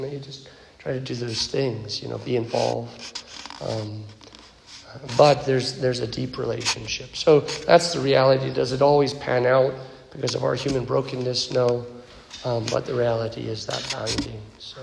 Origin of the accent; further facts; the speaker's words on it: California, United States; When I was a teenager in Central Coast, California, I was, if you know, like the classic punk PK, that was me.